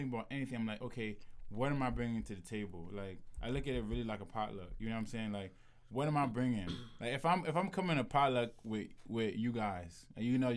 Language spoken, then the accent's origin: English; United States; I was born in America, was born and raised in America, but I have a strong, like, I have a Nigerian name